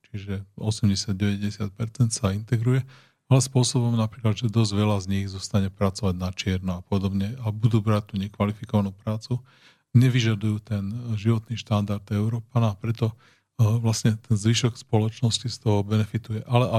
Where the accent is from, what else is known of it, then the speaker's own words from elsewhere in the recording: eastern Slovakia, Slovakia; jak ja som z východného Slovenska a u nás tiež veľa ľudí v 90. rokoch bolo v Spojených štátoch